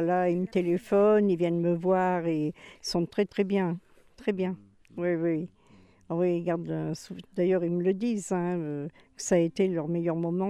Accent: Jonchère, France; je suis née à Jonchère d'abord. Je suis partie, je suis revenue à 22 ans. Et je me suis mariée en 1955. Donc, ça fait vraiment d'être à Jonchère, ça fait depuis 55.

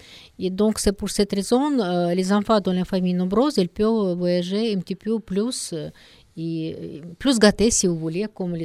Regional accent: Russia; French is a second language; il est connu plus comme chez nous en Russie

